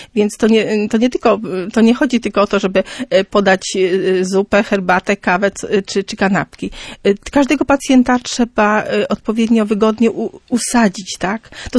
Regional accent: Lublin, Lublin Voivodeship, Poland; now in Gdańsk, Poland; Przyjechałam z Lublina

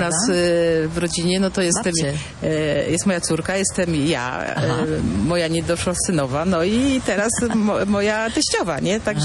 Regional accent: Piła, Greater Poland Voivodeship, Poland; tam mieszkam tak naprawdę 30 lat. Przyjechałam tutaj z Piły, że tak powiem, za mężem.

